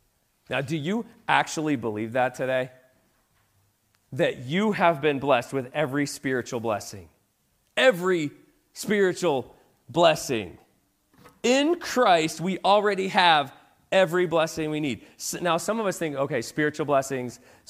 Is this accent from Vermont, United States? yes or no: yes; Vermont, United States; But growing up in Vermont, one of my favorite things to do was go sledding.